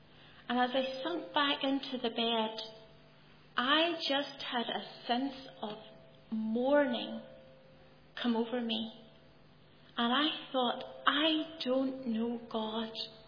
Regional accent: Ballymena, Northern Ireland, United Kingdom; I had seen them many times growing up in Ballymena

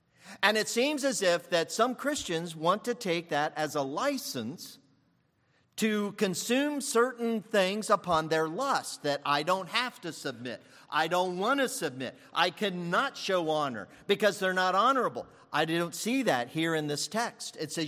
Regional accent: Lakeland, Florida, United States; And I said, I'm from Lakeland, Florida.

